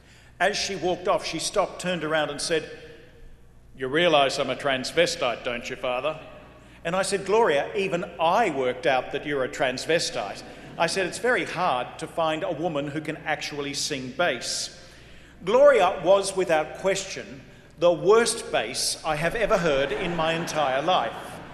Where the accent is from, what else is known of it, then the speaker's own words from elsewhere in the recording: Sydney, New South Wales, Australia; I'm a Jesuit from Sydney, Australia